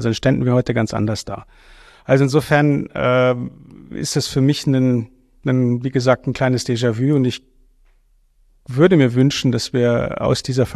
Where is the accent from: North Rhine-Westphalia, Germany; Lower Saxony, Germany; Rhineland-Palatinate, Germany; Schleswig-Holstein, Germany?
North Rhine-Westphalia, Germany; Ich bin im Ruhrgebiet aufgewachsen und als ich Kind war, haben wir wohnend direkt in der Nähe von einer großen Zeche und nicht weit von verschiedenen Stahlwerken